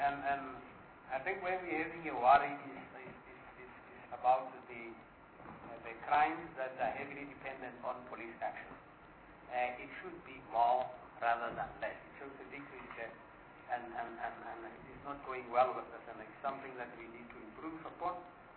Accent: Gauteng, South Africa; I think I indicated last time that I come from Gauteng, where you can't travel more than 10 kilometers before reaching a station.

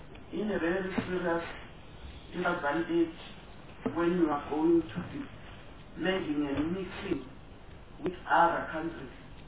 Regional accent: South Africa; I'm a South African, and I'm talking as a South African.

